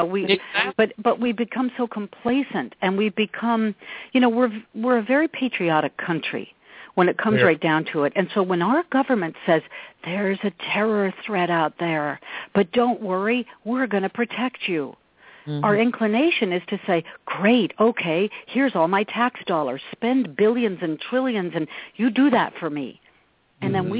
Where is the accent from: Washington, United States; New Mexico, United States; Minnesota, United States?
New Mexico, United States; Albuquerque; also born or lived in California; I'm from Albuquerque, New Mexico, originally. So I know Mexico, the border area.